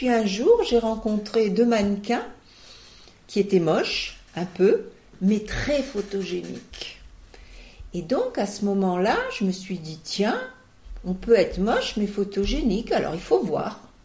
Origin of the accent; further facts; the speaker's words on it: Auxerre, Bourgogne-Franche-Comté, France; je suis une petite bourguignonne. Je suis née à Auxerre, en Bourgogne, où j'ai vécu jusqu'à l'âge de 10 ans. Mes parents, c'était une famille bourgeoise d'Auxerre.